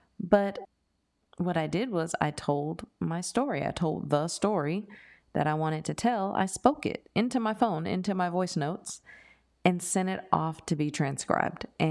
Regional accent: Oakland, California, United States; I am from Oakland, California.

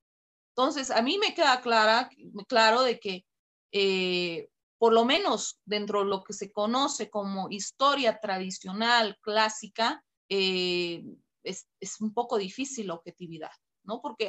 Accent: Bolivia; yo como boliviana tendría que reforzar el nacionalismo boliviano

